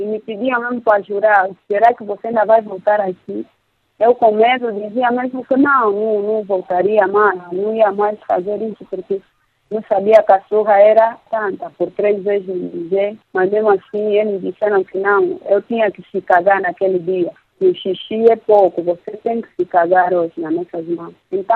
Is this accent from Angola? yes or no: yes; Angola; Todos nós somos angolanos.